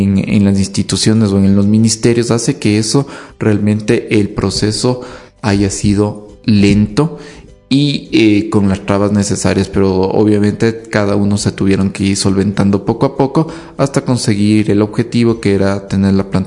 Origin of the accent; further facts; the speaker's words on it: Ambato, Tungurahua, Ecuador; Realmente yo soy de aquí, de Ambato, pero la empresa lo tenemos en Mocha